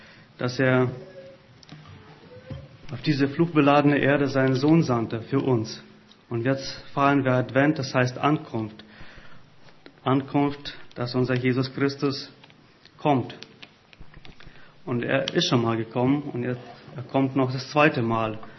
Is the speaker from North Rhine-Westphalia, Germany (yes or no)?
no; Heidelberg, Baden-Württemberg, Germany; Ja, also ich komme ja aus Heidelberg